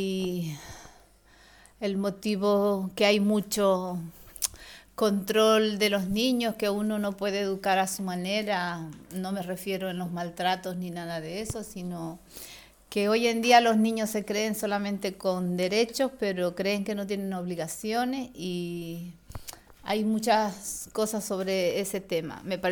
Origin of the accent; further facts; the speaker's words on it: Bolivia; a los 15 años en un laboratorio de análisis clínico en mi país, Bolivia.